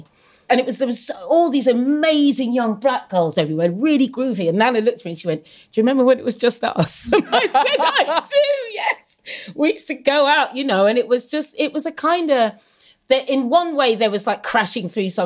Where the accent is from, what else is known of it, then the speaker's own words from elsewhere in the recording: East of England, United Kingdom; I grew up in Suffolk in the 70s